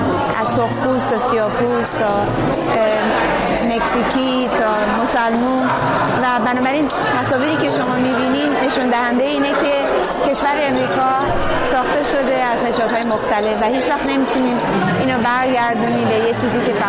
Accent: Iran; من به عنوان یه ایرانی

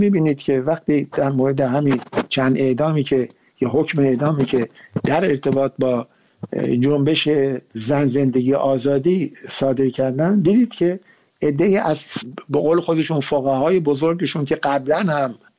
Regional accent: Iran; moved away; also born or lived in Paris; ما بعد از اینکه از ایران اومدیم به خارج از ایران

